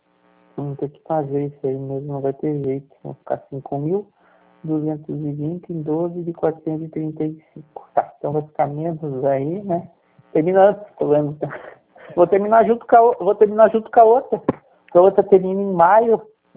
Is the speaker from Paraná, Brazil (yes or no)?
yes; Curitiba, Paraná, Brazil; born there